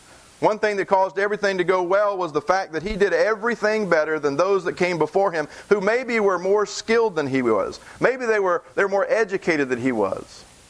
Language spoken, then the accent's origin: English; the South, United States; I'm from the South, and I say things like raw instead of royal, right, Cherie?